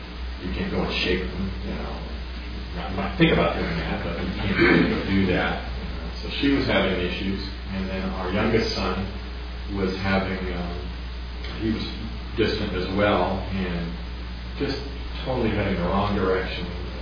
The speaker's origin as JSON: {"language": "English", "region": "California", "country": "United States", "tie": "born or raised there", "said": "I was just a kid growing up in Southern California, just thinking, oh, this is just normal life."}